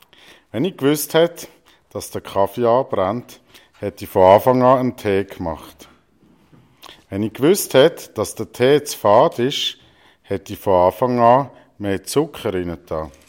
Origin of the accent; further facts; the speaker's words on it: Zurich, Switzerland; now in Fribourg, Switzerland; wenn ich gewusst hätte, dass ich nicht den Rest von meinem Leben im Kanton Zürich verbringe, wo ich aufgewachsen bin, sondern im Kanton Freiburg, wo man als Sensler gar kein Akkusativ, sondern nur den Dativ benutzt